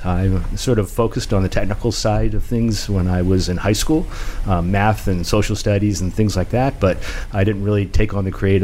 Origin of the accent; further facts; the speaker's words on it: Media, Pennsylvania, United States; I grew up in Media, which is southwest of the city.